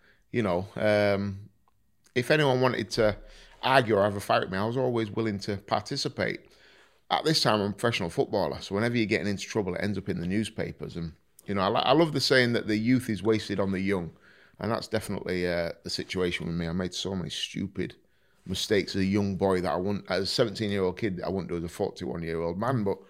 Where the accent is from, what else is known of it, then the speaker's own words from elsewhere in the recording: Driffield, Yorkshire and the Humber, United Kingdom; And I was raised in Driffield, yeah. And I loved it.